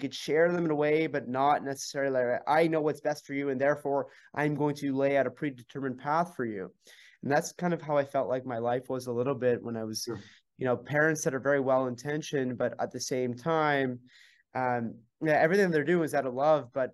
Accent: Montreal, Quebec, Canada; so I'm from Montreal

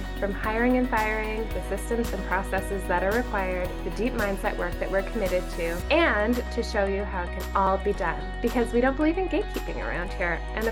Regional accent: Canada; If you're not, if you don't know that we're Canadian and you're not Canadian, you might not be so starstruck by Trader Joe's.

